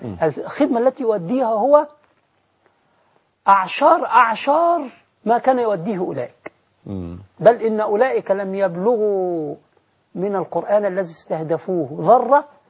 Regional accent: Egypt; أخذوا الكفاءات الموجودة عندنا في مصر هنا ونقلوها إلى هناك

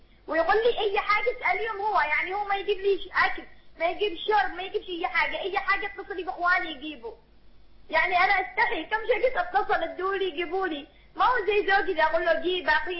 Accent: Taiz, Taiz Governorate, Yemen; انا من تعز

